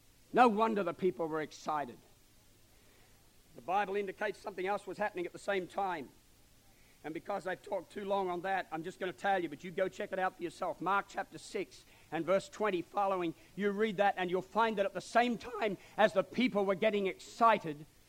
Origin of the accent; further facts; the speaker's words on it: Australia; As an Australian, you know, our oldest building is only about 170 years old or something.